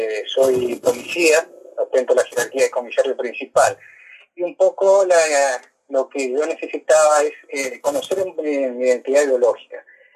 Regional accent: Estanislao del Campo, Formosa, Argentina; born there; now in Santa Fe, Argentina; Yo nací en Estanislao de Campo, ahí provincia de Formosa, el 31 de mayo de 1978.

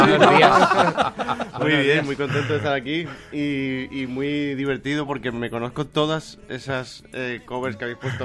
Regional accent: Málaga, Andalusia, Spain; he estado con mi familia en Málaga también, que necesitaba volver a mi tierra, a mi casa, con los míos

